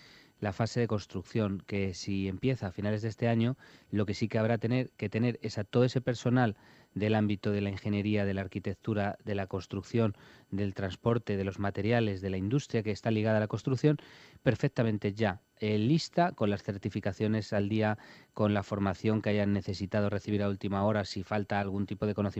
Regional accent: Madrid, Community of Madrid, Spain; born there; de Latina, que es, por cierto, el barrio donde yo nací, en Campamento, el barrio de Campamento

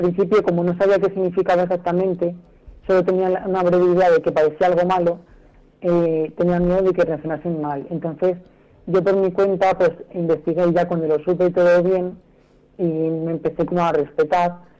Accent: Móstoles, Community of Madrid, Spain; Sí, aunque también soy un poco extremeño, pero bueno.

